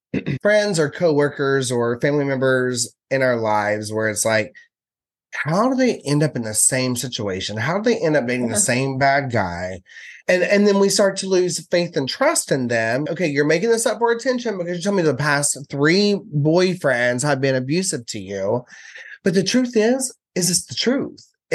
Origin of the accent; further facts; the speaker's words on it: Knoxville, Tennessee, United States; and I'm from Knoxville, Tennessee. So I'm Southern Bible Belt too.